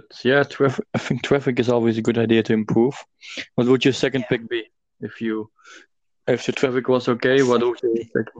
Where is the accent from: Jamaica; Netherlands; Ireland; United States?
Netherlands; I'm from Netherlands, so I can tell you everything about Netherlands.